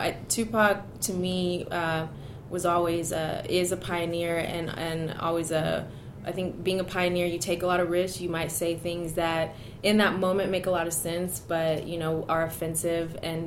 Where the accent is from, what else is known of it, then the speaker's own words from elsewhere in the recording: United States; because, you know, I'm American